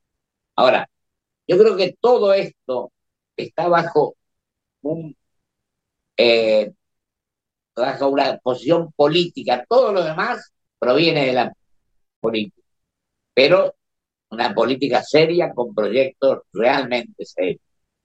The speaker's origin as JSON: {"language": "Spanish", "country": "Argentina", "said": "como argentino, como ser humano"}